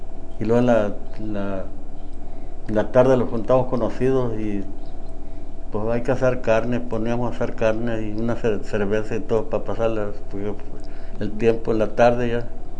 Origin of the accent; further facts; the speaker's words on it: San Pedro de la Cueva, Sonora, Mexico; moved away; Ah, pues de ahí somos cerquita de ahí. De ahí queda el pueblo, San Pedro de la Cueva.